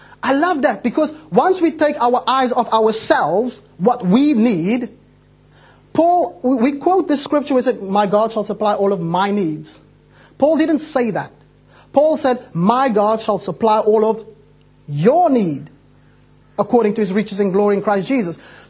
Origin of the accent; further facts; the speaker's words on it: South Africa; now in United Kingdom; I've got dual citizenship. I'm South African and I'm going to become British as well.